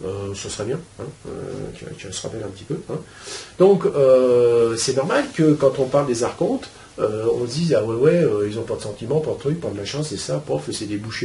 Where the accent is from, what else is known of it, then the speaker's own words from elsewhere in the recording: France; Chez nous, en France, on est dans un parc à moutons, on est d'accord.